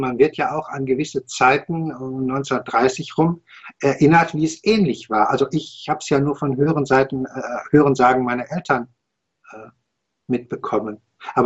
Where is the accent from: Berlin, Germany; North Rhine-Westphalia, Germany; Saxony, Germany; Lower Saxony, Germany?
North Rhine-Westphalia, Germany; Dortmund; ich komme ja aus Dortmund